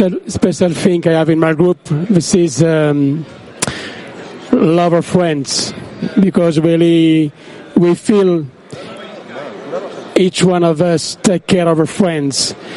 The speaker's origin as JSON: {"language": "English", "country": "Spain", "second_language": "English", "said": "I'm from Spain"}